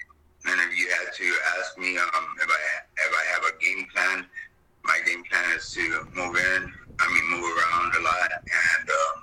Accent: Texas, United States; Oh, yeah. Yeah, I grew up in South Texas, and I've always had to defend myself

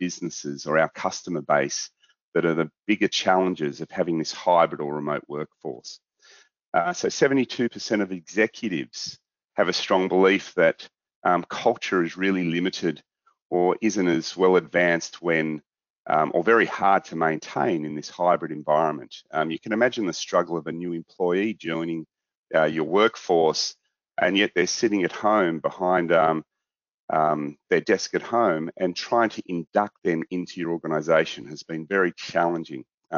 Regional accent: Australia; You're probably wondering why I'm here from Australia talking to you. Well, we are Australia's largest commercial office landlord

